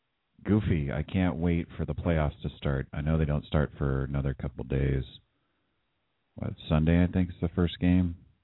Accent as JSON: {"language": "English", "town": "San Jose", "region": "California", "country": "United States", "said": "I am from San Jose."}